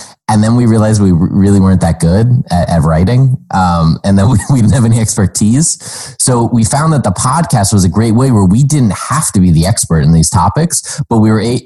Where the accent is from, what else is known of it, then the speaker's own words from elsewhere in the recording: Albany, New York, United States; also born or lived in Los Angeles / Las Vegas / San Diego; now in Montreal, California, United States; So I'm from Albany, New York. And then I've kind of moved all over. We've lived in Los Angeles, Las Vegas, San Diego, and now Montreal.